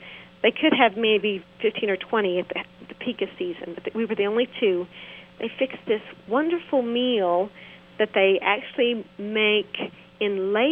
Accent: United States; As an American, you know, we can flash our passport

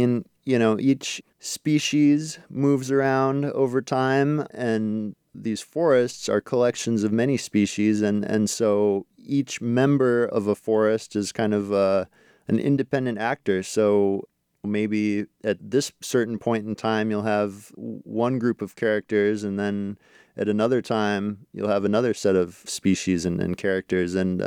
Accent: Alaska, United States; Yeah, so where I grew up in Alaska, black spruce was kind of characteristic

